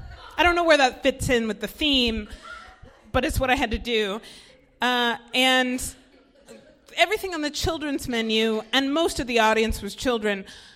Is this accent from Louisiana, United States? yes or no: no; Colorado, United States; I mean, I'm from Colorado.